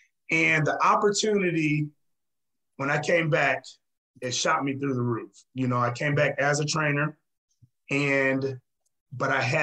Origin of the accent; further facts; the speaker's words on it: Fremont, Ohio, United States; so my first training job was in my hometown in Fremont, Ohio.